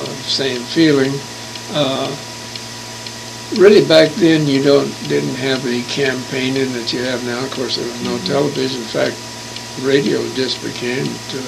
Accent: New Edinburgh, Arkansas, United States; New Edinburgh, Arkansas. Okay. I was raised in Arkansas.

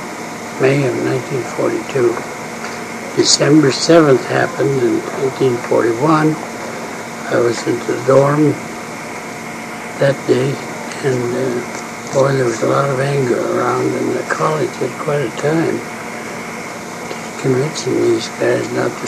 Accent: Scobey, Montana, United States; My hometown of Scobey, you get on, in those days, you got on the train.

